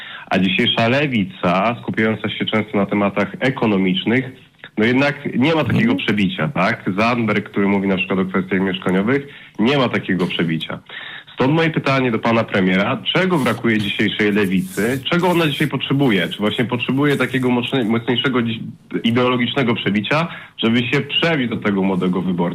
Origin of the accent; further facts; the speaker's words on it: Warsaw, Masovian Voivodeship, Poland; z Warszawy